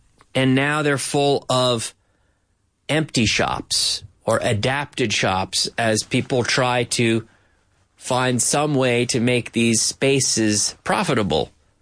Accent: Canada; that's what I see in my hometown in Canada now.

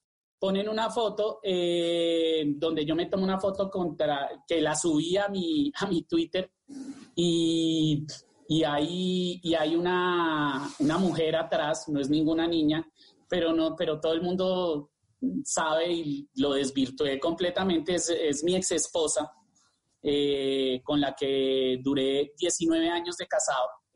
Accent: Colombia; somos alegres, somos honestos, el colombiano es honesto

